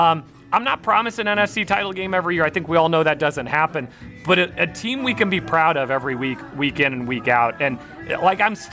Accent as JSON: {"language": "English", "region": "Kansas", "country": "United States", "said": "So you know I'm from Kansas. I'm a big Jayhawk."}